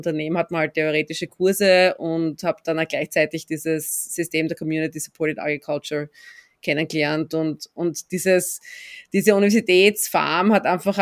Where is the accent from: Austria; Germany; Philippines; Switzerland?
Austria; born or raised there